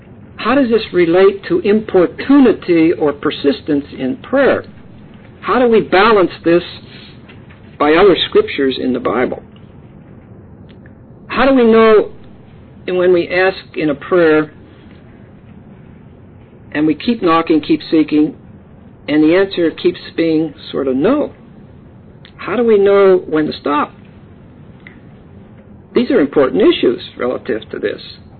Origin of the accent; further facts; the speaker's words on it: East Pittsburgh, Pennsylvania, United States; When I was 3 years old, I was raised in East Pittsburgh in a tenement house.